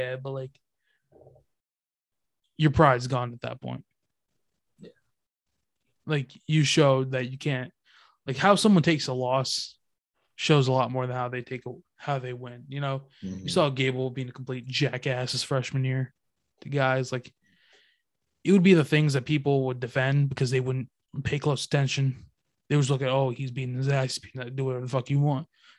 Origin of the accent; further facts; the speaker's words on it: New Jersey, United States; yeah, like, dude, I'm from Jersey.